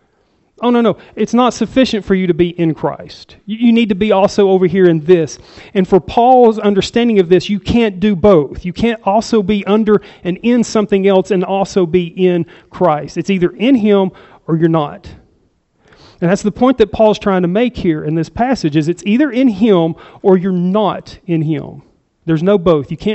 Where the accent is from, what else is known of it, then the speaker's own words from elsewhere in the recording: Chattanooga, Tennessee, United States; now in Newman Grove, United States; I'm originally from Chattanooga. Do I get any benefits from Chattanooga, Tennessee by living in Newman Grove?